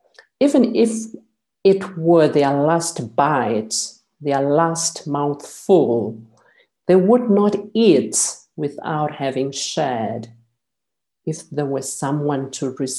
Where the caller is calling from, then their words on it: South Africa; I'm joining you from South Africa.